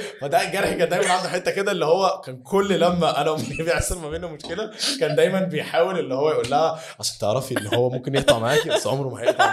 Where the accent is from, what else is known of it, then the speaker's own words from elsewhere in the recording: Port Said, Port Said Governorate, Egypt; يا عم انا بورسعيدي يا عم, خلاص بقى انا بورسعيدي